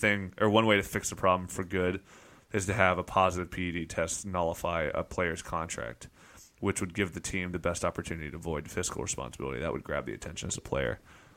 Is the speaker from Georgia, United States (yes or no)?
yes; Statesboro, Georgia, United States; born there; I was born in Bullets Country Hospital in Statesboro, Georgia, in 1974.